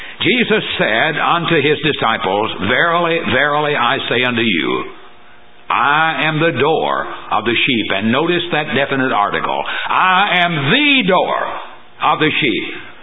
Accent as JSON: {"language": "English", "town": "Portland", "region": "Tennessee", "country": "United States", "tie": "born or raised there", "said": "When I was a child growing up in Sumner County, the little town of Portland"}